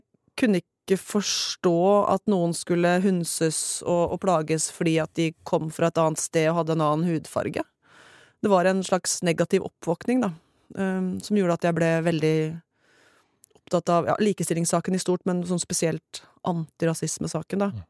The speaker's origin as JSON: {"language": "Norwegian", "town": "Hamar", "region": "Innlandet", "country": "Norway", "tie": "born or raised there", "said": "Jeg vokste opp på Hamar, nabobyen til Brumunddalen."}